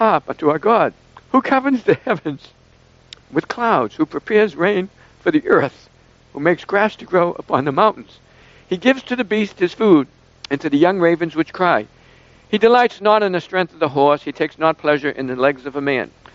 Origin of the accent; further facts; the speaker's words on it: Boston, Massachusetts, United States; That's all I cared about was sports, growing up in Boston.